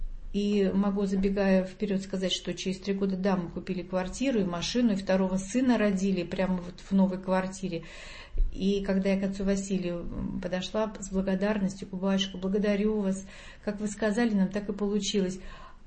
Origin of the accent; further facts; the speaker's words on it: Murmansk, Murmansk Oblast, Russia; born there; moved away; Я родилась в Мурманске и уехала из Мурманска благодаря батюшке Иоанну Кронштадтскому.